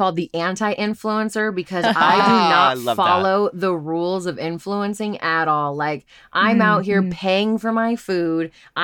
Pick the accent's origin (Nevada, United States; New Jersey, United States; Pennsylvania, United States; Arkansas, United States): Nevada, United States; Las Vegas; So I was actually born in Vegas at Sunrise Children's Hospital in 1990. I remember growing up in Vegas before Red Rock Casino was even built.